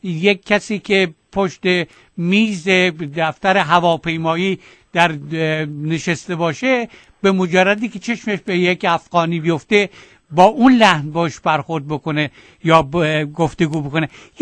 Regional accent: Mashhad, Razavi Khorasan, Iran; moved away; من خودم مشهدیم و نزدیک مرز افغانستان هستم و در تمام اون سالهایی که در ایران بودم

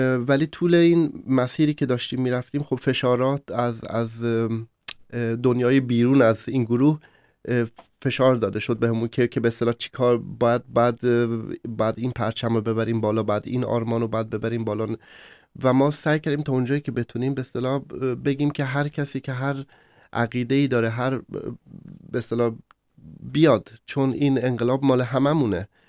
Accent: Tehran, Tehran Province, Iran; born there; من توی تهران به دنیا اومدم، پدر مادرم هم توی تهران به دنیا اومدن و فارس هستیم

